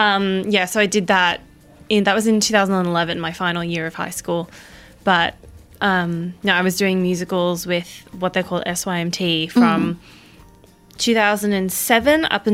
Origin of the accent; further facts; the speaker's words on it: Philippines; people don't realize that I'm Filipino half the time, mainly because I'm not usually this dark.